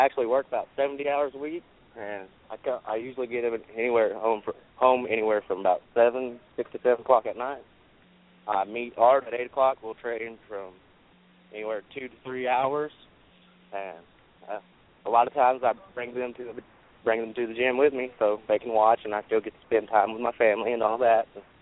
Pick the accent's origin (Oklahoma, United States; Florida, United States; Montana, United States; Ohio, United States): Oklahoma, United States; Weatherford; I was, I was born in Weatherford, Oklahoma. Lived here my whole life.